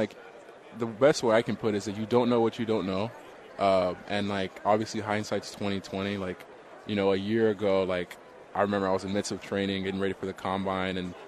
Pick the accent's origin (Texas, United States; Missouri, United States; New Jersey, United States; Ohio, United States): Texas, United States; Houston; I was born and raised in Houston.